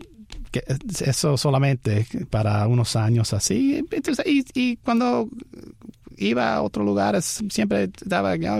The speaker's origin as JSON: {"language": "Spanish", "town": "Miami", "region": "Florida", "country": "United States", "tie": "born there", "also_born_or_lived": "Homestead", "said": "Sí, nací en Miami en 1962."}